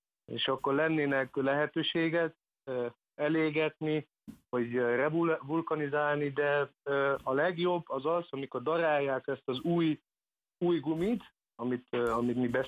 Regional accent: Germany; Hungarian is a second language; now in Budapest, Hungary; én Németországban nőttem föl, az apukám magyar, csak nem tanított meg, úgyhogy itt tanultam meg Budapesten a magyar nyelvet.

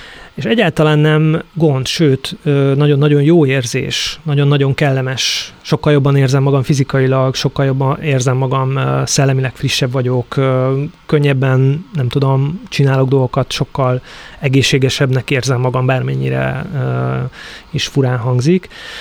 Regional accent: Great Hungarian Plain, Hungary; Én úgy nőttem fel, Alföld közepéről származom, homokhátság, pici falucska, nagyon szeretem

